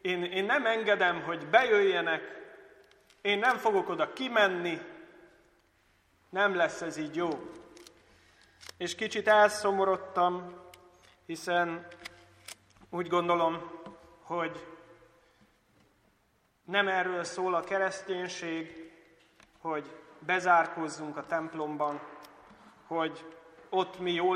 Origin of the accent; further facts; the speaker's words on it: Budapest, Hungary; az én hazámban, Budapesten, Rákosszent Mihályon, ahonnan én származom